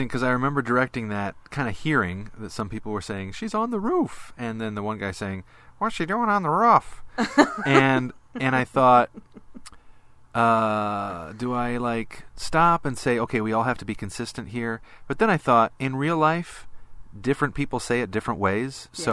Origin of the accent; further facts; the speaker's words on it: St. Louis, Missouri, United States; And that means a lot to me because I grew up in St. Louis. I was born in St. Louis.